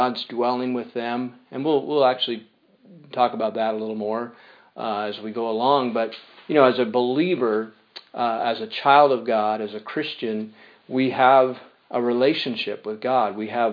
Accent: Canada; as a Canadian, we feel some peace, a comfort about the, being where we are. But as Christians

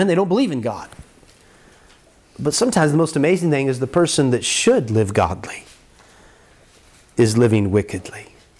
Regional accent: United States; Now, I'm an American, all right? I think you figured that out.

